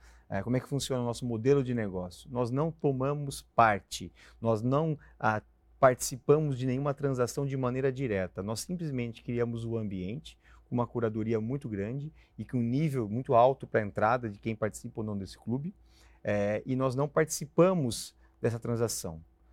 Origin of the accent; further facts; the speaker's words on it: Brazil; Eu sou brasileiro, sou o CEO global da operação, mas é uma coincidência, porque no fundo a empresa acaba sendo uma empresa internacional.